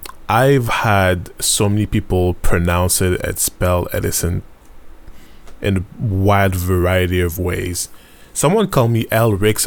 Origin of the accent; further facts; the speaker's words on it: Montreal, Quebec, Canada; born there; So I am born in Montreal, but I'm Haitian. Both my parents are Haitian.